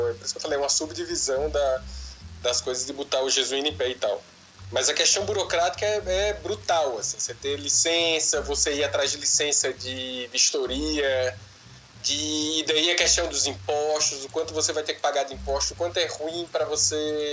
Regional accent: Patu, Rio Grande do Norte, Brazil; lá da cidade de onde eu venho com meu pai, onde eu nasci, que é Patu, no interior do Rio Grande do Norte.

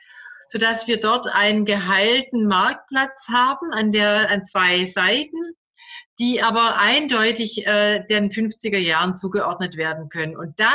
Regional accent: Stuttgart, Baden-Württemberg, Germany; Ich mache ein Gegenbeispiel aus meiner Heimatstadt Stuttgart.

